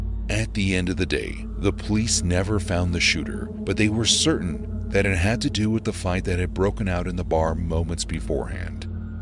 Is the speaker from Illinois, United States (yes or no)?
yes; Chicago, Illinois, United States; Growing up in Chicago, you always hear about shootings, but you never expect to become the victim of one